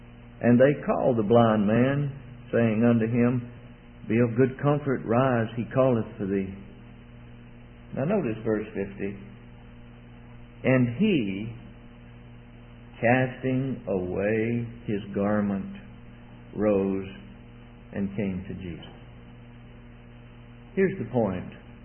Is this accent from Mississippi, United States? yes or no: yes; Mississippi, United States; I very rarely say Canada, Mississippi. That's my root, you see. That's my country. That's where I run barefoot in the fields as a boy.